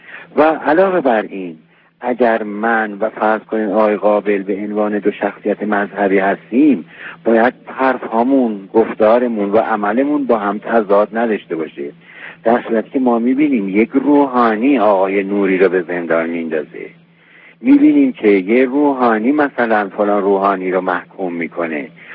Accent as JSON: {"language": "Persian", "country": "Iran", "said": "من که از ایران هستیم"}